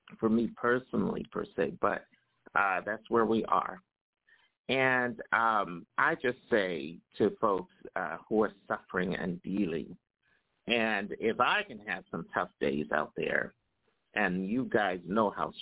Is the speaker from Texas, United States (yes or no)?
no; Philadelphia, Pennsylvania, United States; I remember going to the Uptown Theater as well growing up in Philadelphia.